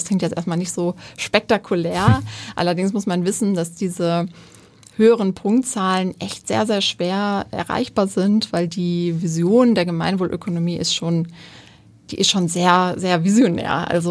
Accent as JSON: {"language": "German", "town": "Wuppertal", "region": "North Rhine-Westphalia", "country": "Germany", "said": "Ich komme aus Wuppertal"}